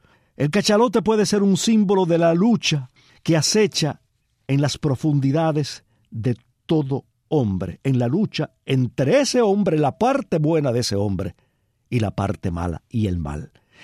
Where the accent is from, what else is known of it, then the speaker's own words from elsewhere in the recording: Cuba; moved away; los cubanos no fuimos marineros o tan marineros como los españoles